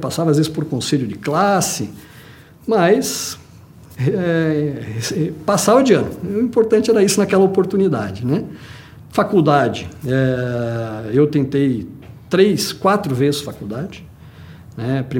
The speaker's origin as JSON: {"language": "Portuguese", "region": "São Paulo", "country": "Brazil", "tie": "born or raised there", "said": "Uma boa família de italiano, normalmente é uma família bem grande, bem numerosa. Minha infância, aqui em São Paulo, de início, né? Moramos aqui em diversos bairros, né?"}